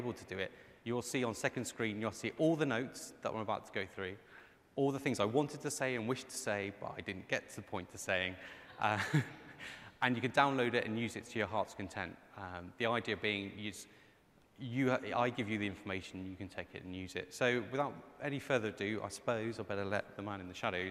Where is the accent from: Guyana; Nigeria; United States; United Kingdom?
United Kingdom; So I am a Brit, so let's give you a little bit of story about me.